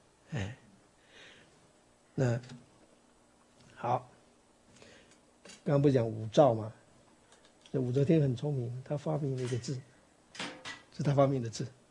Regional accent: China; 那尤其是我们中国人又更重要

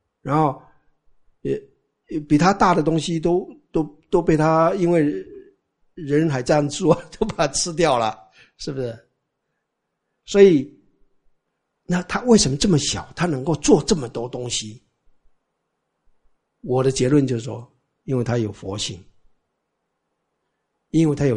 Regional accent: Taiwan; 我们台湾人见面都不打招呼的

